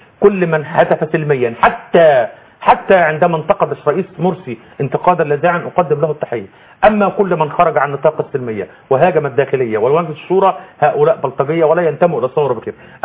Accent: Suez, Suez Governorate, Egypt; أنا من السويس، لا يوجد ثائر في السويس وأنا سويسي وقدمنا الشهداء وتاريخنا معروف،

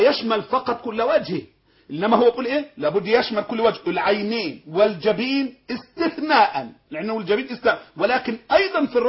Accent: Egypt

